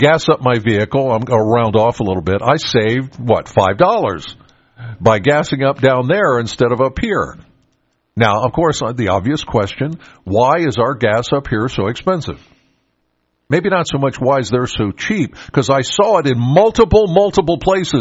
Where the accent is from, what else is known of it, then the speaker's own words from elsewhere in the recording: Pennsylvania, United States; And I grew up in York County, and so I took 322, obviously, to Harrisburg